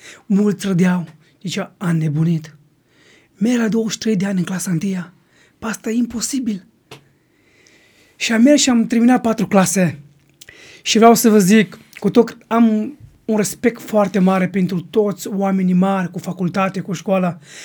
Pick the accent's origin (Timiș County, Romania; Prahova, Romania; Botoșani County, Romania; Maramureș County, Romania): Timiș County, Romania; Timișoara; Și am venit acasă la noi, acasă în Timișoara